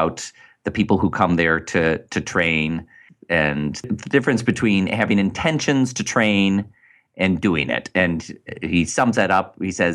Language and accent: English; Detroit, Michigan, United States; I grew up in Detroit or in the suburbs of Detroit, went to high school in the city.